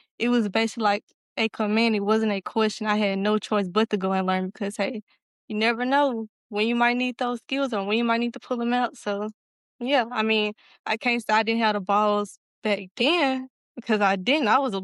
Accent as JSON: {"language": "English", "town": "Liberty", "region": "Mississippi", "country": "United States", "said": "Okay, people, so … I'm from Liberty, Mississippi. I'm an outdoor girl who ride horses, work cattle."}